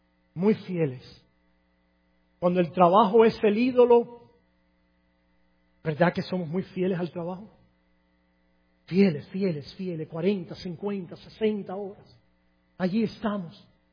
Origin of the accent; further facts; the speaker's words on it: Cuba; como decíamos allá en mi pueblo, en Menga. ¿No habían oído eso? Eso es por allá, por el barrio de donde yo crecí, allá en Cuba.